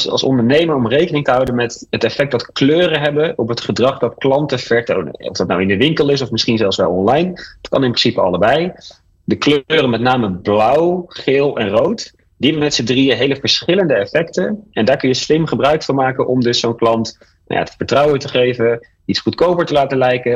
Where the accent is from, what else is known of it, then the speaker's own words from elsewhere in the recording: Netherlands; Wij als Nederlanders staan bekend als zuinig en voorzichtig en al dat soort dingen. Het is niet per se in het brein dat wij als Nederlanders anders zijn dan anderen.